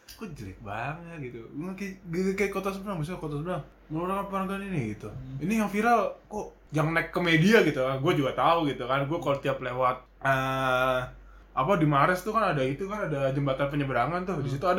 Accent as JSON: {"language": "Indonesian", "town": "Depok", "region": "West Java", "country": "Indonesia", "said": "Kok kayaknya kota gue lagi viral nih."}